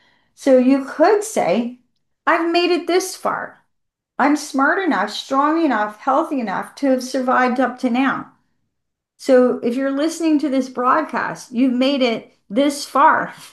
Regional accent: the South, United States; And I grew up in the American South.

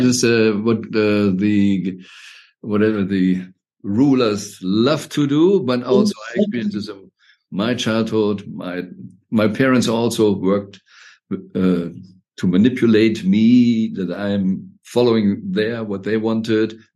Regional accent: Germany; I'm from Germany, so they say the Germans

